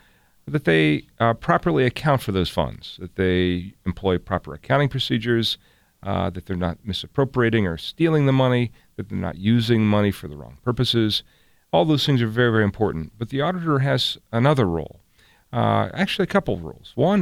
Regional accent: Dover, Ohio, United States; practiced law for about 20 years in Dover, Ohio, my hometown

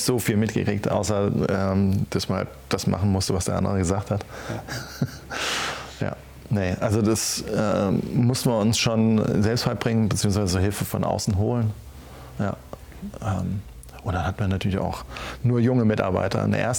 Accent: Schneebergerhof, Rhineland-Palatinate, Germany; Und ich habe dann noch 2 weitere auf dem Schneeberger Hof, in meinem Heimatort, bauen können.

